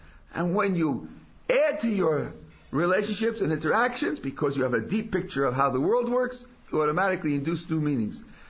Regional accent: California, United States; I'm from California.

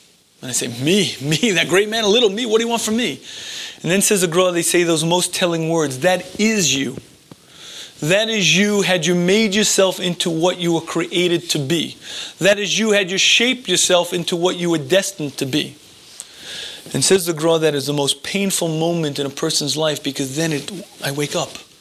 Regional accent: United States; I was brought up in America in the 21st. I can't do it.

